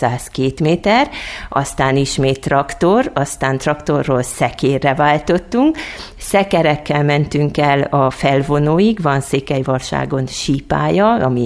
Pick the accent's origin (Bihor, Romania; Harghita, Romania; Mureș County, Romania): Harghita, Romania; A harmadik napon volt a Csíki nap, ami számomra azért volt különleges, mert hát az én szülőföldem.